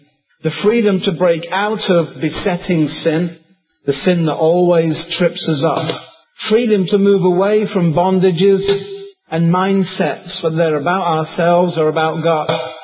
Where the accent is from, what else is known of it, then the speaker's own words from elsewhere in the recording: United Kingdom; Remember, you're Americans. I'm the British guy. British people are always reticent.